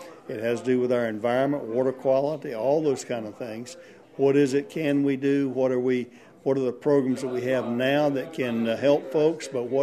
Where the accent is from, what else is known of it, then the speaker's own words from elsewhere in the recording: Georgia, United States; I'm from Georgia.